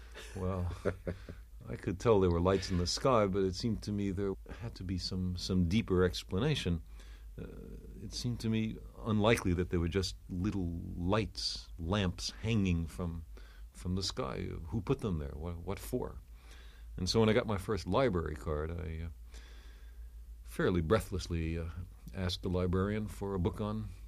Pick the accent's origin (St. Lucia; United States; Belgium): United States; Brooklyn, New York; born there; Well, I was born in Brooklyn, New York.